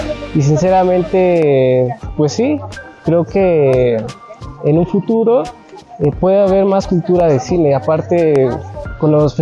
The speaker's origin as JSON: {"language": "Spanish", "country": "Mexico", "said": "tuvo una respuesta bastante oportuna aquí en nuestro país."}